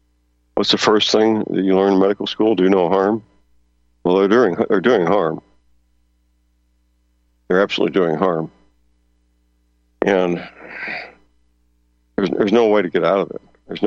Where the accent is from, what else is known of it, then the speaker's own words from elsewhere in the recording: Missouri, United States; I'm so glad that my home state is Missouri. It's a great state.